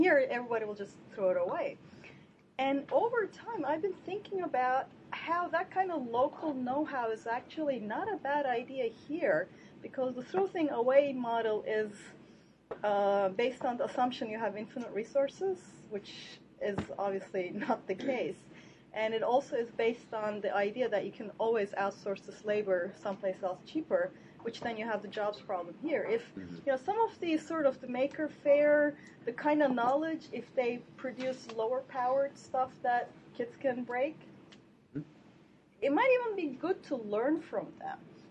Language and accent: English; Turkey; I'm from Turkey.